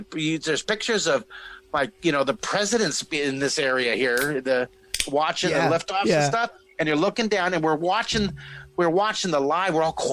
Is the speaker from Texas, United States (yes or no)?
yes; Houston, Texas, United States; So I was at Comic-Con in Comic-Palooza, my hometown.